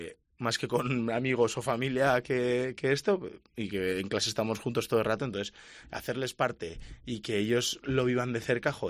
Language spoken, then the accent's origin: Spanish; Basque Country, Spain; yo soy del barrio de Adurza